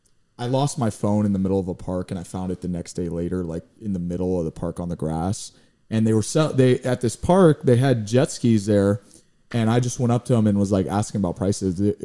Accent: Cape Coral, Florida, United States; also born or lived in Fort Myers; Yeah, I was born in Fort Myers in the Villas near Provincetown, right off Summerlin. Yeah, and then when I was two, we moved to Cape Coral, and I've lived in Cape ever since I was like 2 years old. So, yeah, man, born and raised.

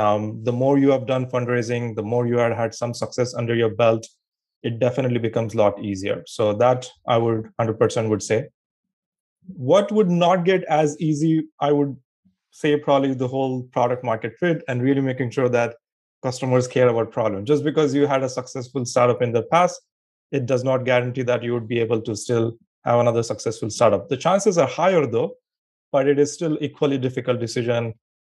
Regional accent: India; English is a second language; moved away as an adult; now in United States; I moved here, immigrant from India. So I born and brought up in India, grew up there, and came here for my master's, I believe almost like 15, 16 years ago now. And I've been in the Bay Area here in the California since then.

